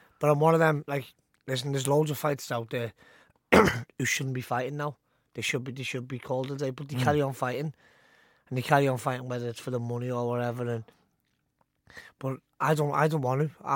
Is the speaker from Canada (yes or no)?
no; Liverpool, North West England, United Kingdom; I'm a Scouser fighting in London, getting this reception.